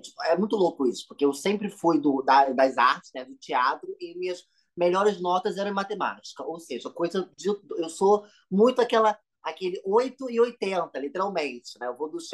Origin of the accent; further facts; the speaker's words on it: Rio de Janeiro, Brazil; eu sou natural do Rio, eu sou carioca, carioca da gema mesmo, criado e nascido na famosa Tijuca.